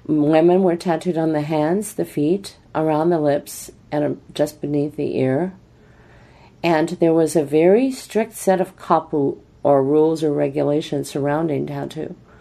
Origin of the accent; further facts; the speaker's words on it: Hawaii, United States; Being that I'm from Hawaii, I'll tend towards Hawaiian words rather than tapu or taboo